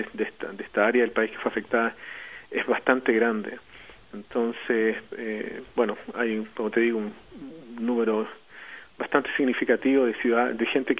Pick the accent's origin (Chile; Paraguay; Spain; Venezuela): Chile; Santiago, Santiago Metropolitan Region; nosotros somos todos de Santiago, mi familia